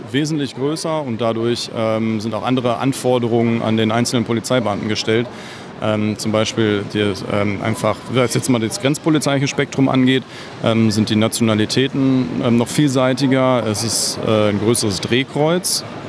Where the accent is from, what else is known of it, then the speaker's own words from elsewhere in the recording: Northern Germany, Germany; Für mich als Norddeutscher, da musste ich mich schon erstmal sortieren.